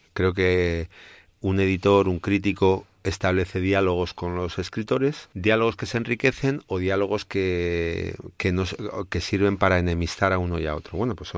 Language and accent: Spanish; Spain; now in United States; ya que vengo de España y estoy en Estados Unidos